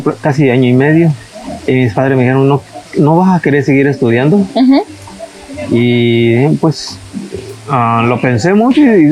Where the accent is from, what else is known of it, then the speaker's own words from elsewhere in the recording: Tapachula, Chiapas, Mexico; Bueno, yo soy originario de Tapachula, Chiapas.